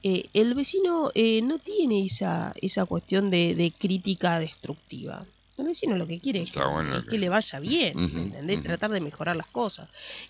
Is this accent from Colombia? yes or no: no; Argentina; nosotros como argentinos